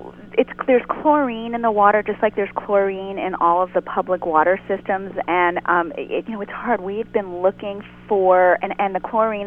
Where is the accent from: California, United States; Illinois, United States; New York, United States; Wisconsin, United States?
New York, United States; New York City; Well, I was born in Brooklyn.